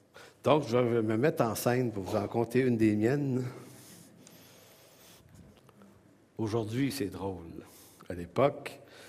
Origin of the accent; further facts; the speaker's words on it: Montreal, Quebec, Canada; Métro, autobus, quand j'étais jeune à Montréal, là, c'était des heures d'autobus par jour.